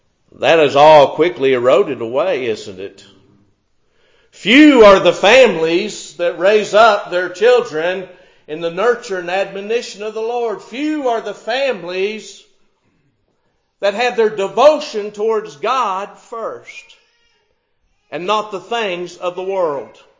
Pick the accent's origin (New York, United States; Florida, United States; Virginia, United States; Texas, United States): Florida, United States; I can remember growing up in Florida, you know, we lived right next to the ocean.